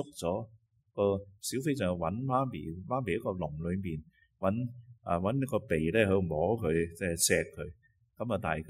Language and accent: Cantonese; Guangdong, China; 嗰啲都分别，我广东人讲唔清楚